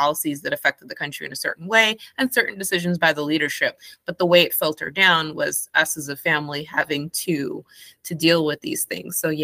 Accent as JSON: {"language": "English", "country": "Guyana", "tie": "born or raised there", "said": "I grew up in Guyana, and in my family went through a lot of struggles and there was political turmoil in the country"}